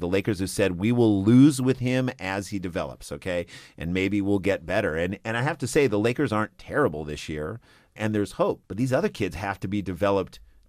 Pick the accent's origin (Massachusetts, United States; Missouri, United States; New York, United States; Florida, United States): Missouri, United States; St. Louis; I think we're more Rams just because the Rams came to St. Louis and we're also from St. Louis.